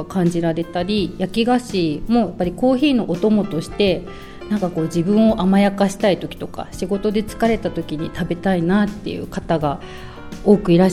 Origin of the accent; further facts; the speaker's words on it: Sukagawa, Fukushima, Japan; 私は須賀川市出身で、